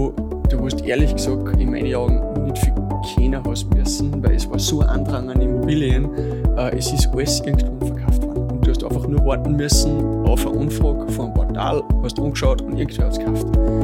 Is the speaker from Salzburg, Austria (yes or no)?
yes; St. Johann im Pongau, Salzburg, Austria; bin aus St. Johann in Bongau, also sprich Salzburg-Land.